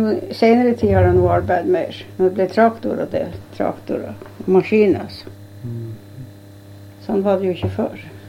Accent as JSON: {"language": "Norwegian", "town": "Kjefjorden", "region": "Finnmark", "country": "Norway", "also_born_or_lived": "Slettnes", "said": "jeg er fra Kjefjorden og fra Slettnes og på den andre siden."}